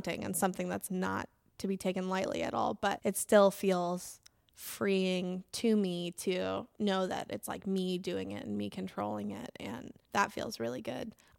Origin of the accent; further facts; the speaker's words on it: Lincoln, United States; now in New York, United States; if you're making $30,000 a year in, like, my hometown of Lincoln, I think you're ballin'.